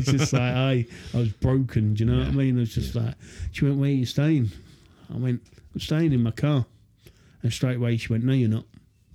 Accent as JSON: {"language": "English", "town": "Glasgow", "region": "Scotland", "country": "United Kingdom", "tie": "born or raised there", "said": "I ended up moving back to my hometown and relapsing."}